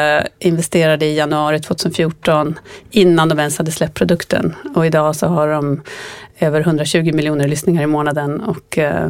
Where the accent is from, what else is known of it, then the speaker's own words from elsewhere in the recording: Malmberget, Norrbotten County, Sweden; Jag är uppvuxen i Malmberget, som ligger en timme söder om Kiruna, för den som inte är bevandrad i svensk geografi.